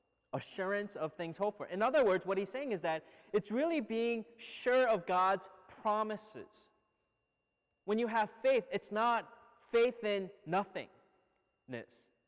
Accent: Minnesota, United States; moved away; also born or lived in Korea; I grew up in Minnesota, so one of the favorite activities in Minnesota during the winters is skiing

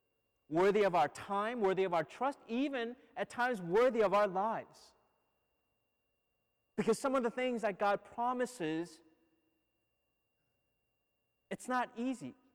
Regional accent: Minnesota, United States; moved away; also born or lived in Korea; I grew up in Minnesota, so one of the favorite activities in Minnesota during the winters is skiing

